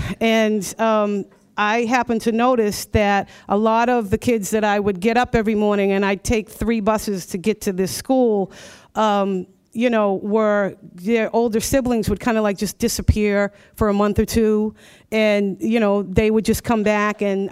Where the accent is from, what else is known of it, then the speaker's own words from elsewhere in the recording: Roxbury, Massachusetts, United States; And so I grew up in Roxbury, Massachusetts. So yeah, right? So my kids are the fourth generation to live in our home in Roxbury, Massachusetts.